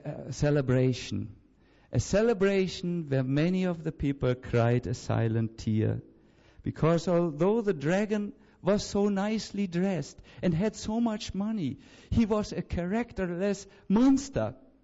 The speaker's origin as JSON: {"language": "English", "country": "Sweden", "second_language": "English", "said": "I will now tell you, because I'm from Sweden, a story from Sweden, which is so true."}